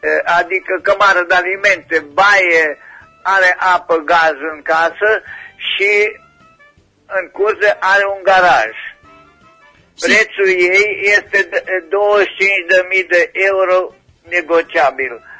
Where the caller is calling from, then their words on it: Reșița, Caraș-Severin, Romania; din Reșița